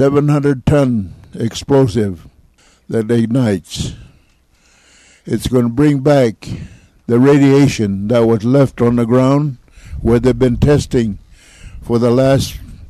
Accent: Nevada, United States; What I'm going to tell you, folks, I come from Nevada test site in that part of the country.

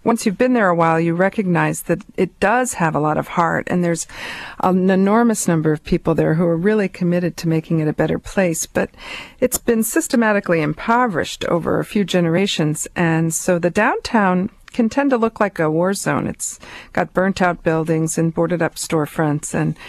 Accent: Denver, Colorado, United States; born there; I was born in Denver, Colorado, which is a little bit like a cousin of Calgary's.

